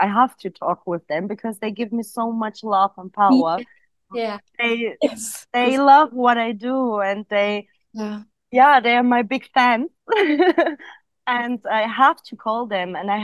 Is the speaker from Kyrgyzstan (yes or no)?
yes; Kyrgyzstan; English is a second language; She lives in Kyrgyzstan in my home country